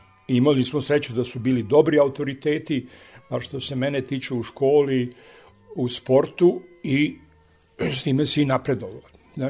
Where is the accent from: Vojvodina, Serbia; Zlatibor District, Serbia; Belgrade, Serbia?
Belgrade, Serbia; Ja sam odrastao u Sava Mali, dole u Balkanskoj ulici.